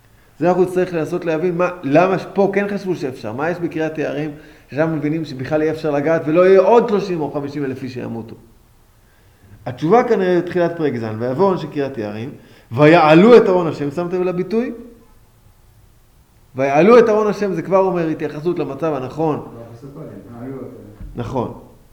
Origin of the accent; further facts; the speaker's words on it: Efrat, West Bank, Israel; כשאני גדלתי באפרתה